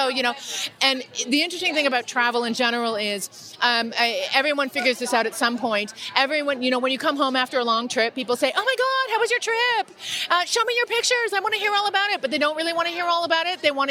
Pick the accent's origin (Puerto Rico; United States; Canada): Canada; Toronto, Ontario; my hometown of Toronto in Canada